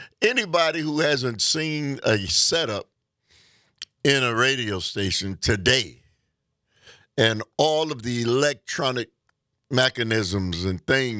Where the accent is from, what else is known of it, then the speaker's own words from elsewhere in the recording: United States; I know, but Dave, I'm an American. Everybody in this nation is an American.